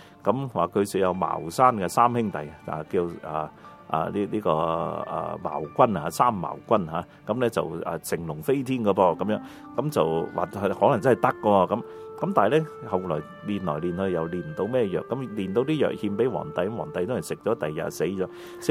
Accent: China; 咁我哋中国人咧，我哋个祖先原本就系信上帝嘅。

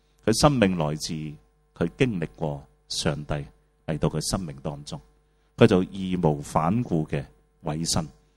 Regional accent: China; 當時我有第二個夢，我中國人如果住到一些有草地的屋

